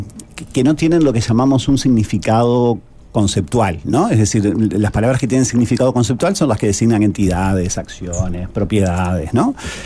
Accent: Uruguay; muchísimas funciones discursivas en nuestro país, y por eso es que muchas veces nos identifican como uruguayos por el uso de ta

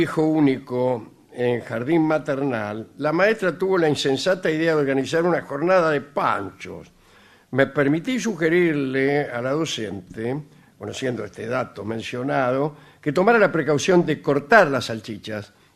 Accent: Cutral Có, Neuquén, Argentina; also born or lived in Dolores; de Cutralcó. Los escucho de cuando vivía en Dolores, allá por el 95, mirá vos.

